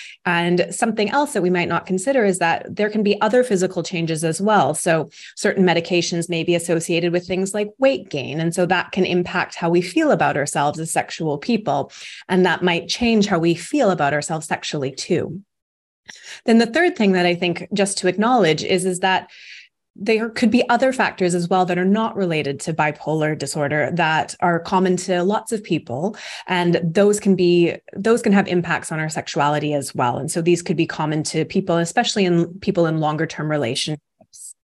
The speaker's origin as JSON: {"language": "English", "town": "Vancouver", "region": "British Columbia", "country": "Canada", "lives_now": "United Kingdom", "said": "I'm a lecturer in sexual health over in England, but I am from Vancouver originally. So I've been now in the UK for about 4.5 years."}